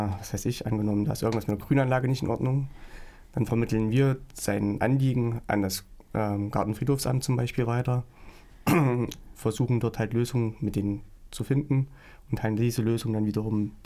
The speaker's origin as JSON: {"language": "German", "town": "Erfurt", "region": "Thuringia", "country": "Germany", "tie": "born or raised there", "said": "Also ich bin ja Erfurter Puffbohne, aufgewachsen oben auf dem Katzenberg. Für mich ist Erfurt halt einfach meine Heimat. Ich bin hier geboren."}